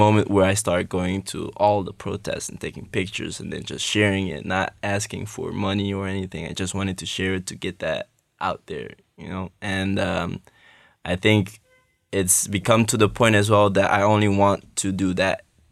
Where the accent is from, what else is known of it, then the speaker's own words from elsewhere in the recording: Curaçao; I'm from Curaçao, 23 years old.